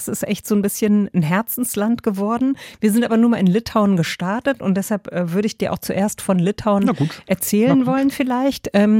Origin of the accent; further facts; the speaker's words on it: Hesse, Germany; Oder bei uns in Hessen, Gude.